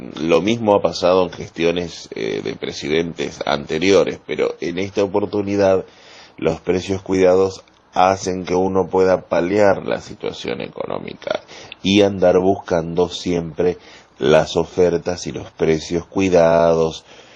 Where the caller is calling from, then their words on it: Rincón, Santa Fe, Argentina; de Rincón, Santa Fe, Argentina.